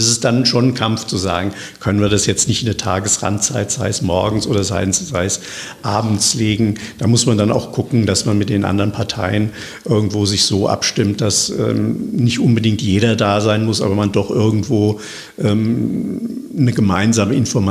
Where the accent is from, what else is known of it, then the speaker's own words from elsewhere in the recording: Wiesbaden, Hesse, Germany; ich bin ja nun gebürtiger Wiesbadener.